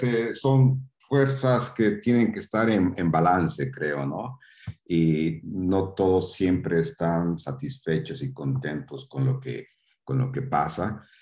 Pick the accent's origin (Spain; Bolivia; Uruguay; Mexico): Bolivia; Yo nací en Bolivia, Sudamérica, me crié allá, todo eso.